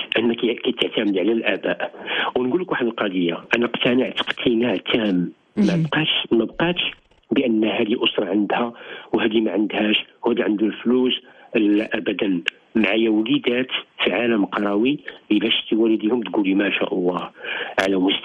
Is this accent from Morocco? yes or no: yes; Morocco; عندنا في المغرب